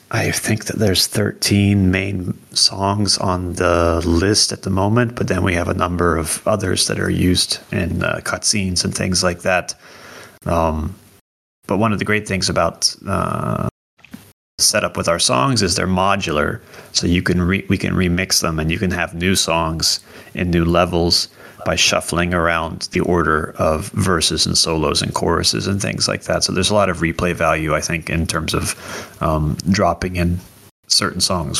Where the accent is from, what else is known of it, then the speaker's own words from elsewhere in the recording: Frederick, Maryland, United States; which is inspired by my hometown of Frederick, Maryland